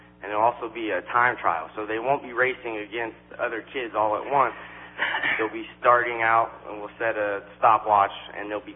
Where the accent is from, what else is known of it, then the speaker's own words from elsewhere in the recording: West Palm Beach, Florida, United States; My background, I grew up in West Palm Beach, Florida.